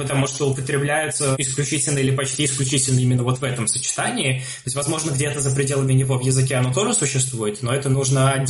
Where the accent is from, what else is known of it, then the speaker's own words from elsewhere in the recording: Moscow, Russia; Да, я сам из Москвы